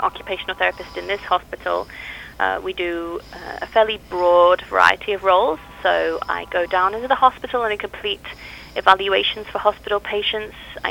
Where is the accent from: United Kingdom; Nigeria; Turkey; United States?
United Kingdom; I do speak funny because I'm from the United Kingdom.